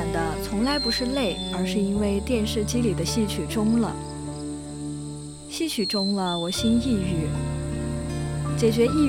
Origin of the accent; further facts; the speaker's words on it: Shandong, China; 我小时候在山东老家，